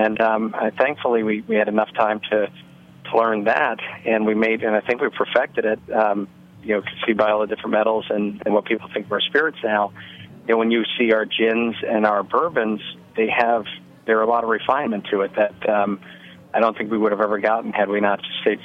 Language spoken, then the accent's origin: English; New Orleans, Louisiana, United States; We're from New Orleans originally, and it just reminded me.